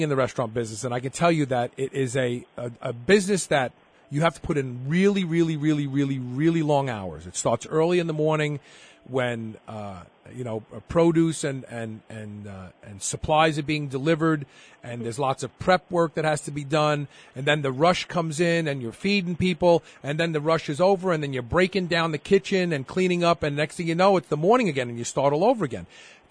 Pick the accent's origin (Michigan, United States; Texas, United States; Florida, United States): Texas, United States; whenever you go so out of town and you say, well, I'm from Texas